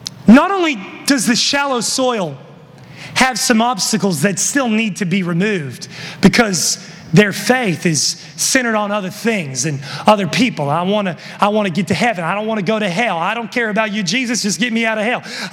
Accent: West Virginia, United States; My grandpa, growing up, I'm from West Virginia, and he had a garden always growing up, a big garden, massive.

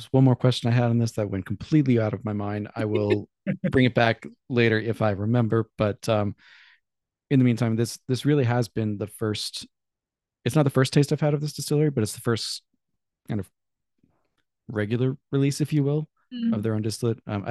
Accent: New York, United States; I like promoting New York whiskey because I'm a New Yorker

